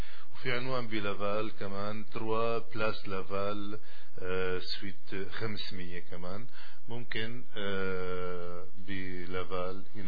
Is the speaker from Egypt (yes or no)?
no; Syria; now in Canada; انا كندي مو مثلك تخيلي انه يعني قديش مهم الباسبور، انه وقت كنت معي باسبور سوري ما انقبلت